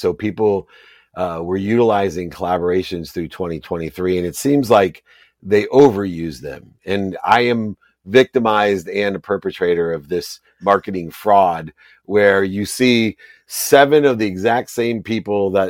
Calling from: Orange County, California, United States; Oh, I'm in my closet here in Orange County.

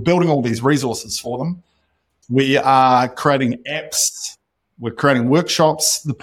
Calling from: Nelson, New Zealand; also born or lived in United States; I'm calling in from Nelson, New Zealand. I lived the last 10 years in the United States

